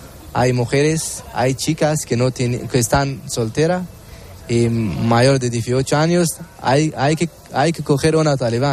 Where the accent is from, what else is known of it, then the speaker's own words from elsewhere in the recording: Afghanistan; Spanish is a second language; now in Spain; soy de Afganistán, y hace 6 o 6 y medio meses que llevo a España. Todos mi familia están allí en Afganistán